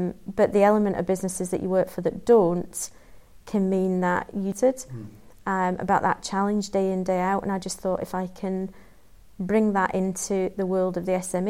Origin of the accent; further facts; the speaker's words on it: Yorkshire and the Humber, United Kingdom; I come from Yorkshire, so I do like to talk